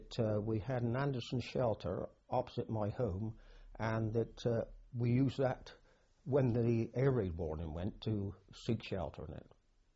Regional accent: Clevedon, South West England, United Kingdom; No, my parents shifted to Clevedon, so my initial schooling was in Clevedon.

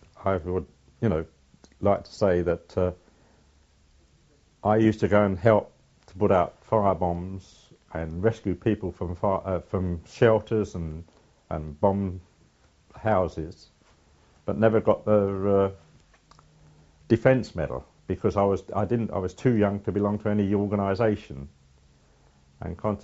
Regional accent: Barnes, London, United Kingdom; also born or lived in Fulham; I was born in Fulham, in London, in 1925, the 6th of June.

